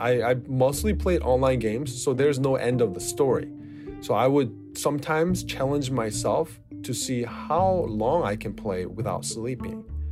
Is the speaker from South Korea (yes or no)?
yes; South Korea; English is a second language; I'm from South Korea. I'm 33 years old now.